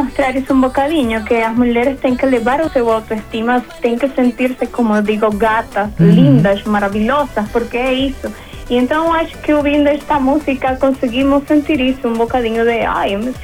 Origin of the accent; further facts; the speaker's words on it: Venezuela; Como sou venezuelana, eu nasci num ar muito tropical